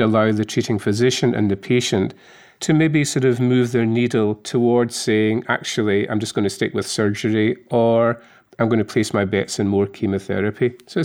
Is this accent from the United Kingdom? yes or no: yes; Scotland, United Kingdom; accent: Scottish; I was sort of brought up that I'm clearly Scottish by accent and came through the medical school in Glasgow